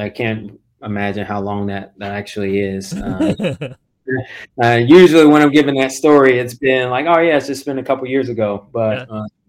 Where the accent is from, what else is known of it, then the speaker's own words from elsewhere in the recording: New York, United States; I grew up in New York. So born in a city, Brooklyn, Queens, Long Island, where I graduated high school.